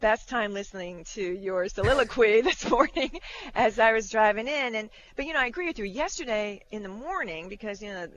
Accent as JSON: {"language": "English", "region": "Midwest", "country": "United States", "said": "I was young. I was, I'm a Midwesterner. I was in New York City, you know, trying to make a living."}